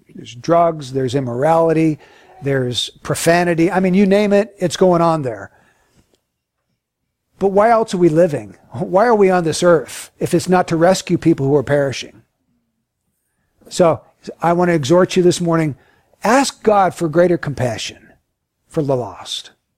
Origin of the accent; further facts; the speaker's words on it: Carmichael, California, United States; also born or lived in Rio Linda; I grew up in Rio Linda, in Carmichael. I grew up in this area.